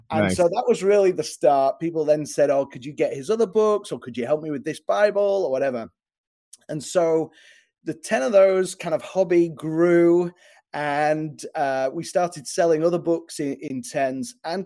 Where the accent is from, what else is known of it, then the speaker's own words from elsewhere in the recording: England, United Kingdom; now in Chicago, United States; I'm from England originally, but I live in Chicago now.